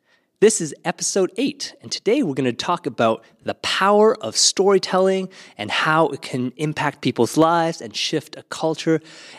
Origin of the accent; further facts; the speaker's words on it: Canada; And that goes for us as Canadian Asians, especially sometimes in some regards to our faith and to the church.